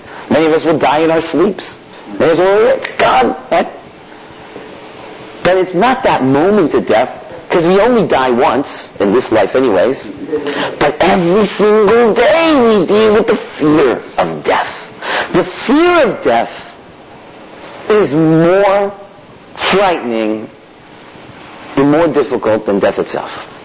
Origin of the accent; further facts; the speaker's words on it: Israel; listen, sir, I'm used to this, don't worry, I'm from Israel.